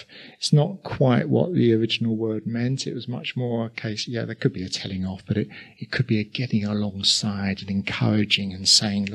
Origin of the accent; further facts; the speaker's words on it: East of England, United Kingdom; accent: Essex; Hopefully he won't get my Essex accent.